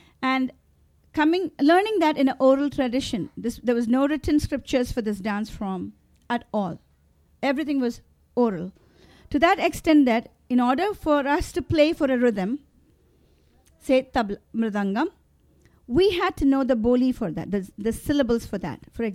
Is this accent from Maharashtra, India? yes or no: yes; Maharashtra, India; first language Tamil; English is a second language; By the time we were in the fifth grade, we had to know English, Hindi, my mother tongue, that was Tamil. I lived in Maharashtra, so Marathi was compulsory for me to learn.